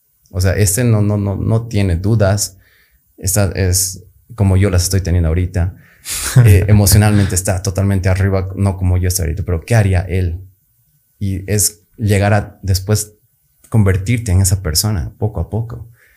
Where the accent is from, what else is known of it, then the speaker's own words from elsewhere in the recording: Bolivia; acá en Bolivia. Es un proyecto que yo fui a mi empresa a decirles, tengo ese proyecto. Hay talento en mi país, en Latinoamérica.